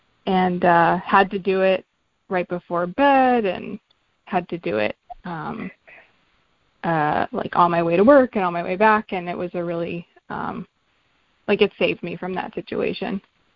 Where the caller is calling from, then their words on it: Seattle, Washington, United States; I'm calling from Seattle.